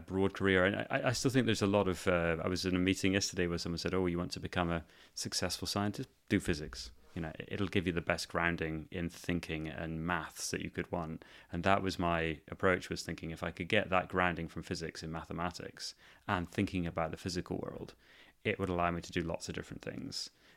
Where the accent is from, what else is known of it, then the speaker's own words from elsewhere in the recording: Edinburgh, Scotland, United Kingdom; This is where I grew up in Edinburgh.